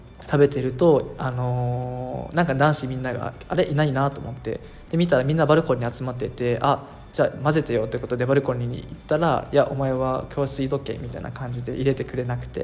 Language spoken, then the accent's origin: Japanese; Okinawa, Japan; moved away as an adult; now in Malaysia; 自分の地元なのに生まれた場所なのになんかあまり受け入れてもらってる感じがなくて、そしてまあ、 大学時代に神奈川に行って留学したのをきっかけに、まあ、英語も覚えたしマレーシアに留学したし